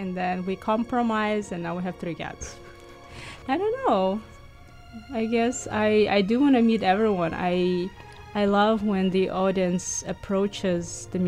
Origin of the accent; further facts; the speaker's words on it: Uzbekistan; English is a second language; moved away as an adult; now in United States; Originally, I am from Uzbekistan, born and raised, received my education up to a bachelor's degree. And after that, I came to the States to get my master's degree at the university in South Florida called Lynn University.